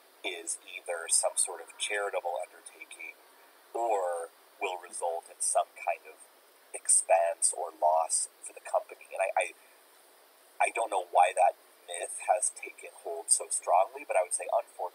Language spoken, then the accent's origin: English; Iowa, United States; An example of that from, you know, my home state is M's Coffee in Independence, Iowa.